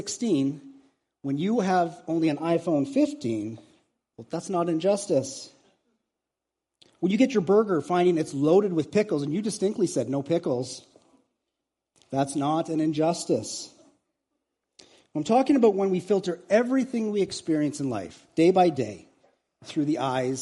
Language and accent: English; Canada; being Canadian, we are really good at masking this attitude with politeness.